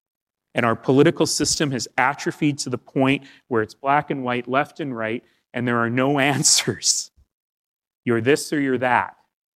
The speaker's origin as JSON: {"language": "English", "region": "Alberta", "country": "Canada", "said": "I come from Alberta."}